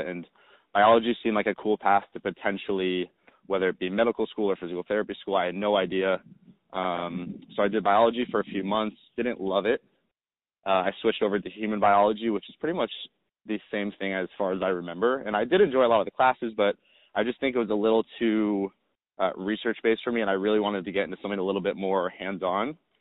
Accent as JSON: {"language": "English", "region": "Maryland", "country": "United States", "tie": "born or raised there", "also_born_or_lived": "Indiana", "moved": "as an adult", "said": "About 24 years old right now. I grew up in Maryland, and when I was 18, I moved out to Indiana for school"}